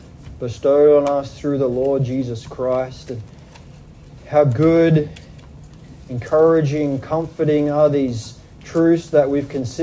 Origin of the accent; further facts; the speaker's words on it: Australia; accent: Australian; That's my Aussie accent coming in.